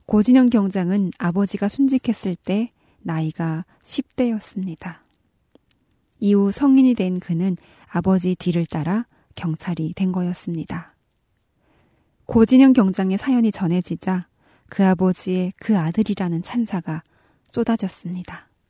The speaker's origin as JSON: {"language": "Korean", "country": "North Korea", "lives_now": "South Korea", "said": "지금까지 저는 탈북민 방송원"}